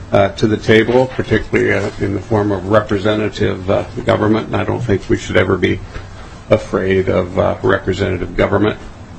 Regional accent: Woodbury, Minnesota, United States; from Woodbury. I'm the former mayor of Woodbury.

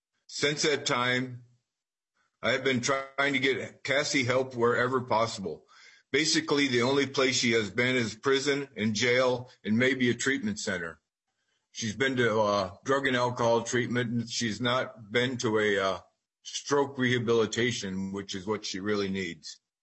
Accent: Burgess, Minnesota, United States; I am from Burgess, Minnesota.

